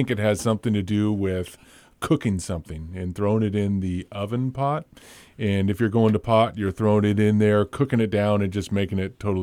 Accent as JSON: {"language": "English", "region": "California", "country": "United States", "tie": "born or raised there", "said": "born and raised in Humboldt County, I have never tried marijuana before in my life."}